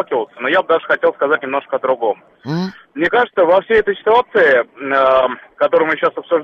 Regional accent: Moscow, Russia; я из Москвы.

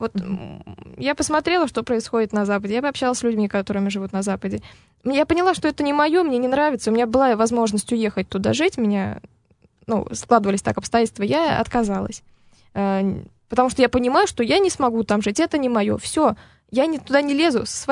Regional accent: Russia; Если мы сейчас гордо можем сказать то, что мы русские, мы из России

